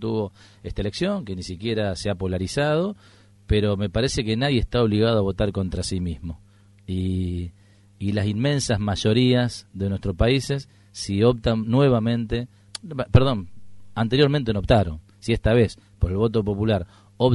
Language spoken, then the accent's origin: Spanish; Argentina; Nosotros, como argentinos, somos conscientes